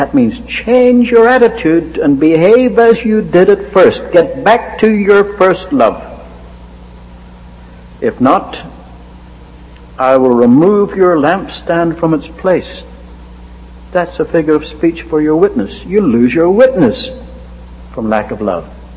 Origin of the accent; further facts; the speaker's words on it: Ireland; I was born and raised in Ireland, where the national drink is hot tea.